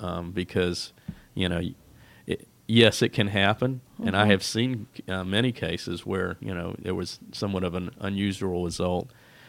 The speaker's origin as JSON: {"language": "English", "town": "Augusta", "region": "Georgia", "country": "United States", "said": "I'm originally from Augusta. Sometimes I think back to just how much that shaped me, because Augusta is a small town"}